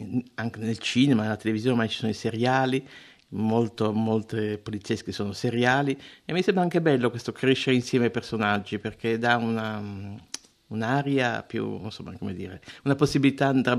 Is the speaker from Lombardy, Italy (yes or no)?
yes; Milan, Lombardy, Italy; E ho scelto questa città di Trieste, cui non sono nata, perché sono di Milano, però dove passo molto tempo all'anno con degli amici